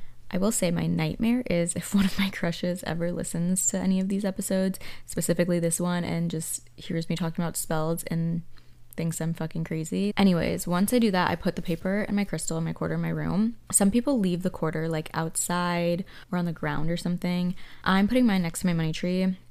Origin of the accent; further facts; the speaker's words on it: Northbrook, Illinois, United States; It was winter break in my hometown, Northbrook, Illinois, suburbs of Chicago.